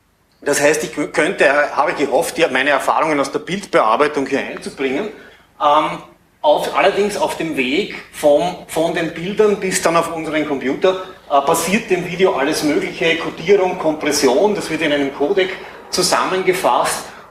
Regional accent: Austria; Ich komme aus Österreich, lebe in Wien, arbeite in Eisenstadt.

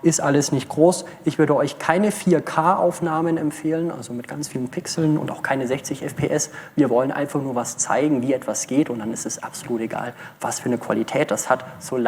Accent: Bavaria, Germany; accent: Franconian; Ich komme aus dem Franken, da fränkelt man manchmal auch ein bisschen.

